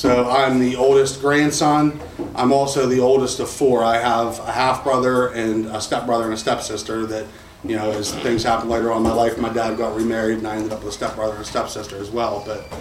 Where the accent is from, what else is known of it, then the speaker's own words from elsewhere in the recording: North Huntington, Pennsylvania, United States; So I grew up in North Huntington. A lot of you guys probably know where that's at. It's, suburbia, Pittsburgh, pretty much.